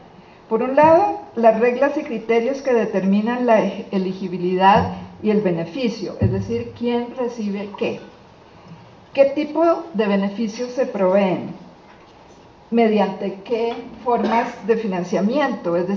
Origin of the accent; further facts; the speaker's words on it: Costa Rica; como costarricense y desde un organismo internacional